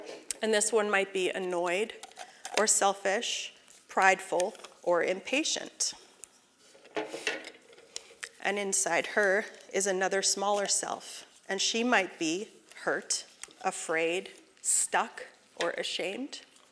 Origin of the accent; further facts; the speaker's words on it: Alberta, Canada; We were the first homeschooled family in my hometown, and maybe in Alberta.